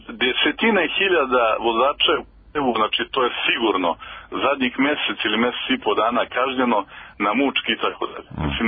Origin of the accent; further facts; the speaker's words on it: Kraljevo, Raška District, Serbia; evo konkretno kod nas u Kraljevu